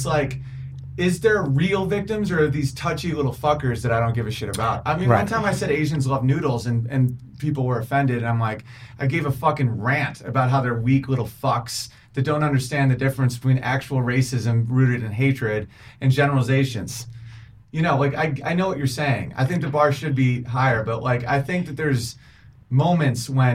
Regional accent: Oswego, New York, United States; I'm like, because Oswego, my hometown, is the only town to take in Jews during the entire Holocaust.

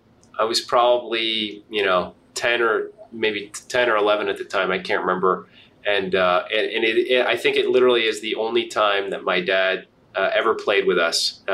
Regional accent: New York City, New York, United States; I'm a New Yorker, but my connection to the game is through my mom. My mom's from France.

